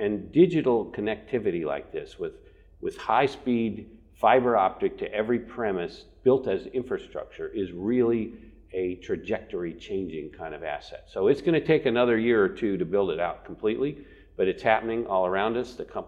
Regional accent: Bloomington, United States; born there; I've been a resident here for a long time. I was born in Bloomington

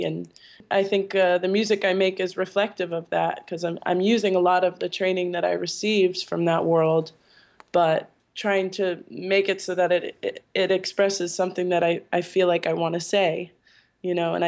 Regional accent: Maplewood, New Jersey, United States; also born or lived in Queens, New York; I was born in New York. I was born in Queens, and I lived there till I was about 5 years old. And I grew up in Maplewood, New Jersey.

